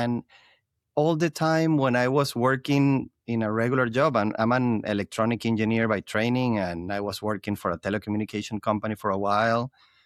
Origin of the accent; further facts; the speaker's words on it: Venezuela; moved away as an adult; now in United States; I'm originally from Venezuela. So my wife and I got married and decided to move to the US.